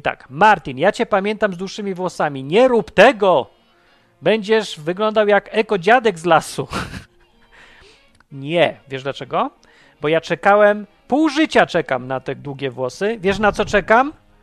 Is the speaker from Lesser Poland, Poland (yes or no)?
yes; Kraków, Lesser Poland, Poland; bo ja w Krakowie się wychowałem. Tam chodzili.